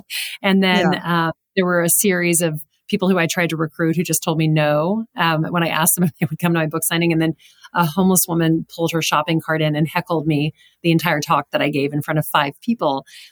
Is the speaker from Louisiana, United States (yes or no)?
yes; Louisiana, United States; I didn't know that growing up from Louisiana.